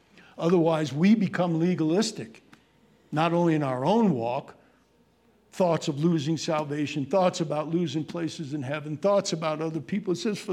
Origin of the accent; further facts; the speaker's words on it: New York, United States; I'm a New Yorker, and you do these and those and all that together, and our tongues are kind of like